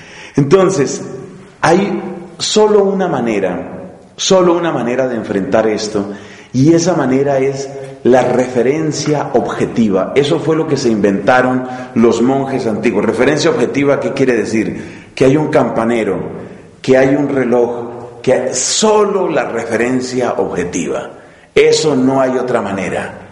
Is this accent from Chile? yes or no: no; Dominican Republic; en mi país la frase es esa. No, ya, yo creo que cada uno ya es maduro, cada uno ya sabe cómo es la vida dominicana